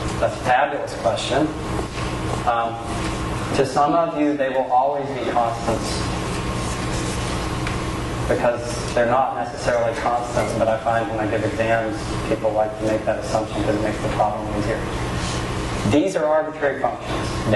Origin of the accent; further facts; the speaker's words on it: North Carolina, United States; I would say it goes south, but I'm from North Carolina, so that's not too cool.